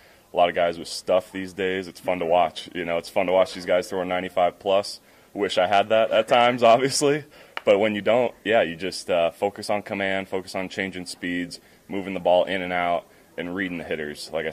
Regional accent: California, United States; I grew up in Southern California.

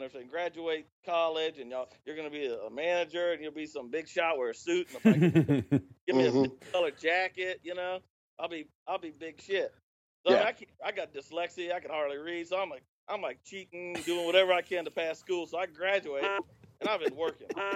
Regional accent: Midwest, United States; I think when I first moved down there, I was raw, man. I grew up in the Midwest.

